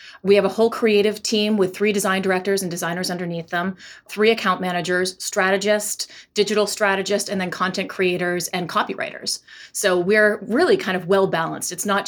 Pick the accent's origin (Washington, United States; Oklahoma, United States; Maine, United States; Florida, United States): Maine, United States; As a fellow Mainer and beer